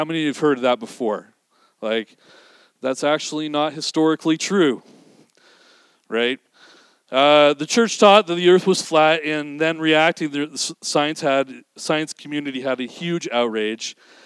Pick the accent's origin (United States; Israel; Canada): Canada; British Columbia; when I grew up in British Columbia, one of the, quote, most postmodern, most enlightened cities ever